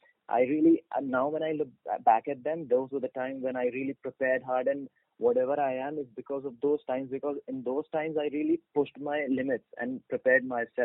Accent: Delhi, India; I'm from Delhi. No, I'm a Delhi boy.

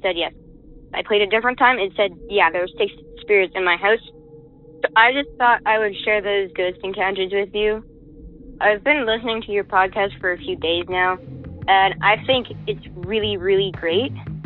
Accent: Canada; from Canada

